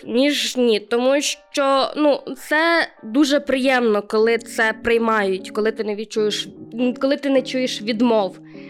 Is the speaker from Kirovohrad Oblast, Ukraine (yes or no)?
yes; Dolynska, Kirovohrad Oblast, Ukraine; accent: Surzhyk; Так як я виросла в дуже маленькому місті, місто Долинська, Кіровоградська область, будете насолоджуватися моїм суржиком весь ефір.